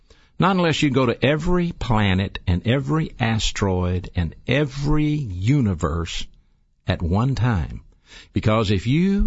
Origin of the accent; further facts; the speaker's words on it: Birmingham, Alabama, United States; I am from the Birmingham area. I did grow up here. I grew up in an old place called Central City across the street from Phillips High School. I went to Woodlawn High School